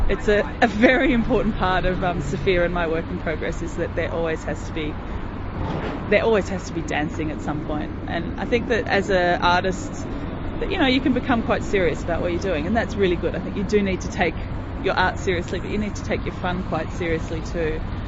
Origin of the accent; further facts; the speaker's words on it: Sydney, New South Wales, Australia; I come from Sydney, Australia.